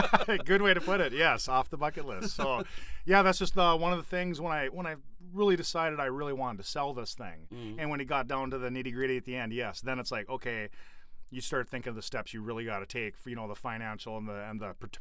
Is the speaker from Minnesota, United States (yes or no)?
yes; Argyle, Minnesota, United States; now in Moorhead, United States; We grew up in Argyle, Minnesota, so not many lakes around there.